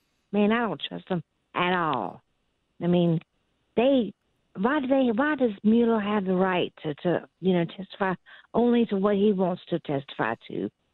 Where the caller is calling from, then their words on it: Simpsonville, United States; I wanted to let you know I'm calling from Simpsonville.